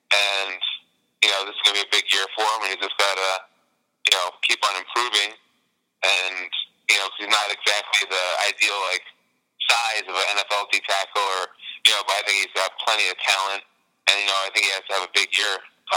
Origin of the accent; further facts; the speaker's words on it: New Jersey, United States; I'm from New Jersey.